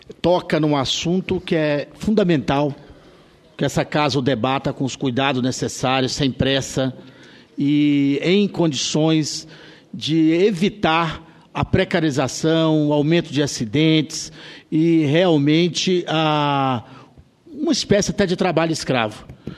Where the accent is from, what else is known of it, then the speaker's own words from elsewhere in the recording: Brazil; eu acho que nós que somos brasileiros, que somos patriotas e queremos um país cada vez melhor